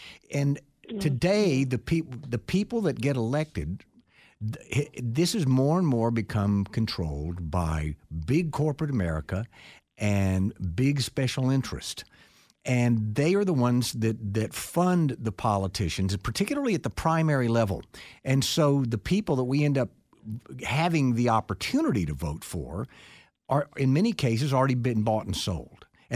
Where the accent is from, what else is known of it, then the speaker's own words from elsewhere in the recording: Texas, United States; now in Tryon, United States; Well, I grew up in Texas, and you know, I've lived in Tryon for a long time